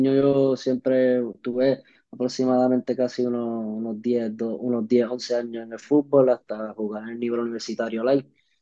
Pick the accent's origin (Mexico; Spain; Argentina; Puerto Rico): Puerto Rico; Arroyo; now in Ponce, Puerto Rico; la primera vez fue yo de niño allá en el pueblo, en mi pueblo, en Arroyo, en una cancha cerquita de donde, ¿verdad? Donde vivo, donde crecí y donde vivía, ¿verdad? Porque actualmente estoy en Ponce